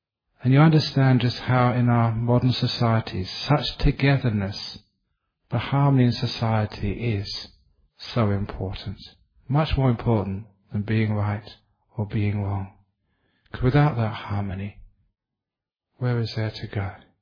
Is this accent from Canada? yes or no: no; England, United Kingdom; born there; I was born in England, and my favourite food was fish and chips.